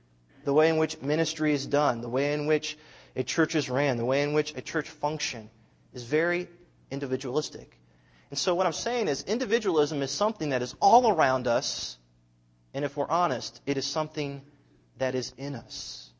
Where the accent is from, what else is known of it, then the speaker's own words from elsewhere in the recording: United States; Why? Because I'm an American.